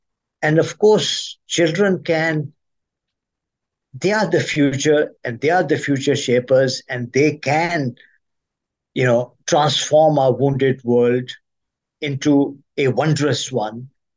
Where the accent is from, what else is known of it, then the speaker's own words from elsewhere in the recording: Pakistan; now in United States; I'm originally from Pakistan